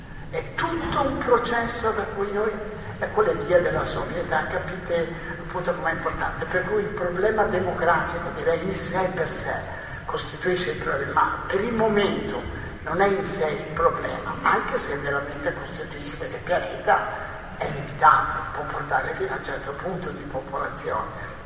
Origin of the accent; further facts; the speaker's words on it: Trentino-Alto Adige, Italy; Io vengo dalla Val di Non, guardate che roba